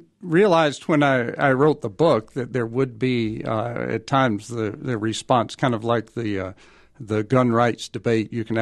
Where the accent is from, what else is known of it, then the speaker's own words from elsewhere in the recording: Georgia, United States; because I grew up in Georgia, and I know what it's like there in the summer, and it's disturbing when I go back to my hometown